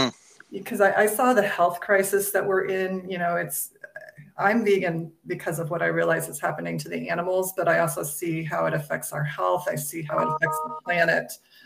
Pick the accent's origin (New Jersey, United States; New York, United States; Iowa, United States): Iowa, United States; because I grew up in Iowa, the Midwest, where, we believed you had to eat meat and dairy to survive.